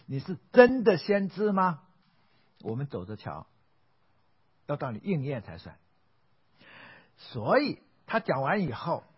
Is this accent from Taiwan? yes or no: no; Xiamen, Fujian, China; 但我只知道有一个地方，就在我的家乡福建厦门